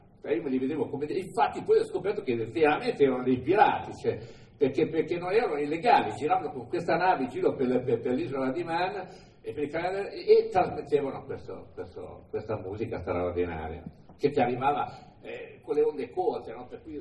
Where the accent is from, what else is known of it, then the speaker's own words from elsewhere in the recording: Milan, Lombardy, Italy; io vengo da Milano